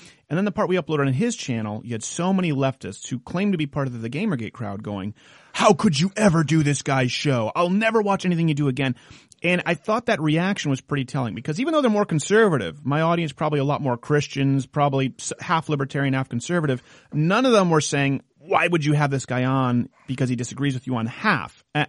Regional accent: Canada; I come from Canada where we still have the Queen and her money

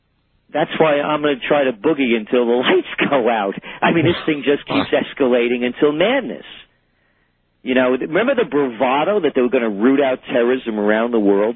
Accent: Bronx, New York, United States; again, as a kid growing up in the Bronx, there was a saying, payback's a bitch.

